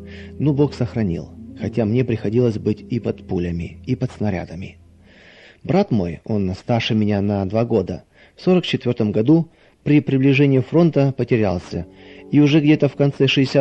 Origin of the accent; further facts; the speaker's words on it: Zhytomyr Oblast, Ukraine; born there; Я родился на Украине, возле города Житомира, в 30-м году.